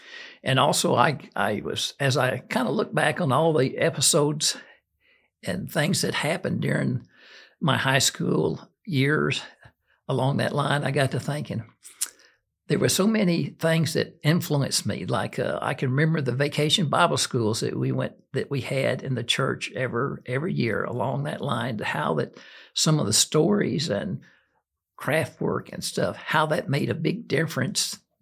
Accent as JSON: {"language": "English", "town": "Fort Smith", "region": "Arkansas", "country": "United States", "tie": "born or raised there", "said": "I was raised in Fort Smith, Arkansas, and I hate to admit it, but I was went to a Southern Baptist church until I went to college and met Beth."}